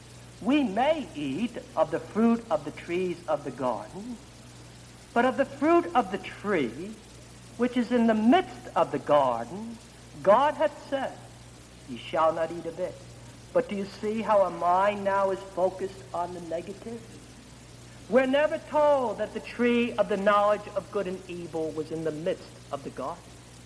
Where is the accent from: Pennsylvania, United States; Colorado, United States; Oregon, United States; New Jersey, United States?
New Jersey, United States; Jersey City; accent: Jersey City; He had a lovely southern accent. Need I say more for my Jersey City accent?